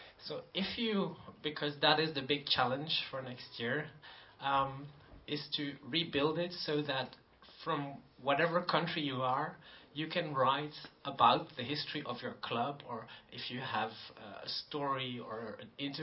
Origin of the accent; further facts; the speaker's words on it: Amsterdam, North Holland, Netherlands; from Amsterdam.